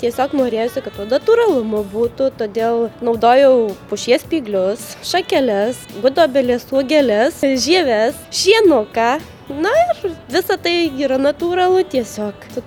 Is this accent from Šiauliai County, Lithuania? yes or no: no; Alytus, Alytus County, Lithuania; iš Lazdijų rajono, bet Alytus kaip ir mano gimtasis miestas